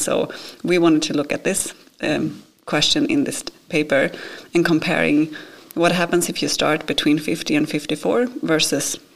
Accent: Gothenburg, Västra Götaland, Sweden; English is a second language; moved away as an adult; now in United States; And I grew up in Sweden and I lived in Gothenburg for 13 years

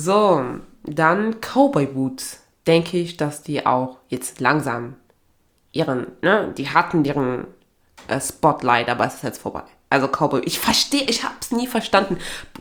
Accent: Aachen, North Rhine-Westphalia, Germany; also ich komme ja eigentlich aus Aachen.

